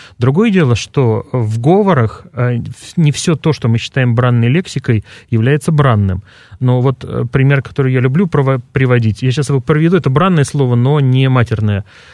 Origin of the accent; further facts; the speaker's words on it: Vladimir Oblast, Russia; Ну, я сам немножко диалектный, я из Владимирской области